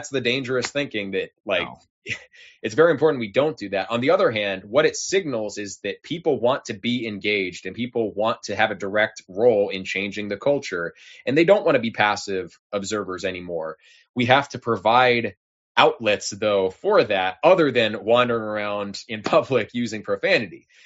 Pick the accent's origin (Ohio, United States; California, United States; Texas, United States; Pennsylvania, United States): California, United States; that's growing up in California, that is absolutely the vibe that existed in the 1990s.